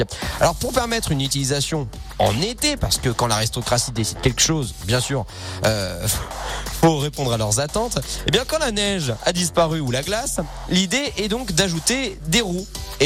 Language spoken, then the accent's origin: French; France; Le terme montagne russe existe juste chez nous en France